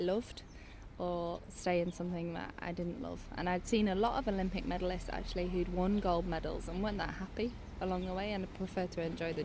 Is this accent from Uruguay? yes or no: no; United Kingdom; as a British woman